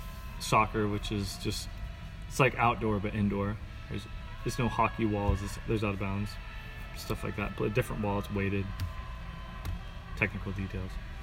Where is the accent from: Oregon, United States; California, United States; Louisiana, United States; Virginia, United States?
Oregon, United States; Portland; One of my hometown team, Portland Timbers, went to a professional level